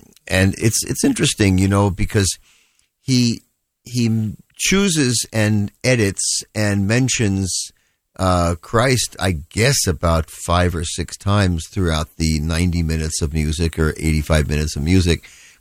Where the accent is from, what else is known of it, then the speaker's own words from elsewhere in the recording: Baltimore, Maryland, United States; And also I grew up in Baltimore